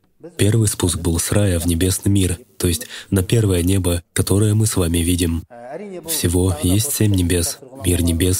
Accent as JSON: {"language": "Russian", "country": "Kazakhstan", "said": "Также и мы, казахи, иногда повторяем сказанное слово"}